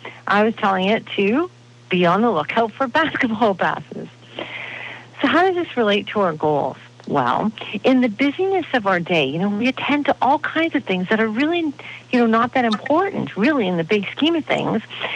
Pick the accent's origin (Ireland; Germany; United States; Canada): Canada; I'm from Canada, you can tell.